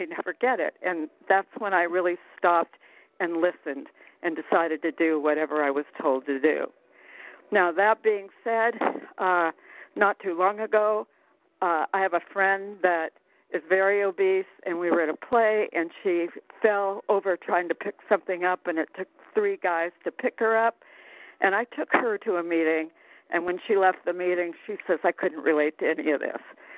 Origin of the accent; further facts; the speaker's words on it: Arizona, United States; I'm from Arizona.